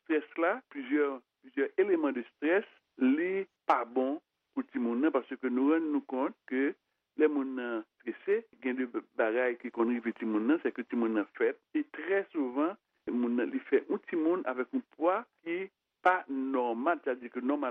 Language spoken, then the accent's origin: French; Haiti; je suis dans un pays caribéen, c'est-à-dire que je suis haïtien